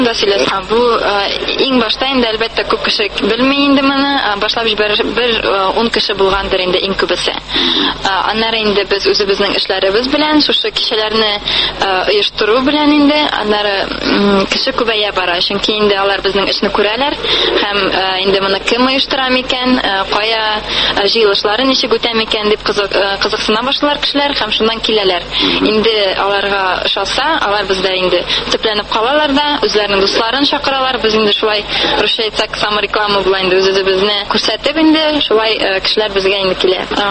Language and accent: Tatar; Nizhnekamsk, Tatarstan, Russia; born or raised there; moved away